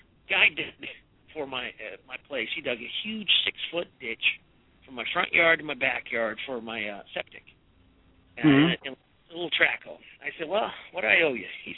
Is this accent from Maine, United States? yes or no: no; Montana, United States; also born or lived in Alaska; I'm from Montana originally. I grew up there in Alaska.